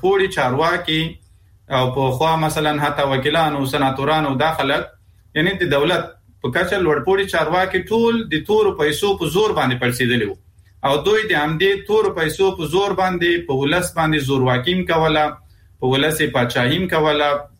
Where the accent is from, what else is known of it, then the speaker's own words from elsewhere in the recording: Afghanistan; زه شخصا د یو افغان په حیث دې ته خوشاله یم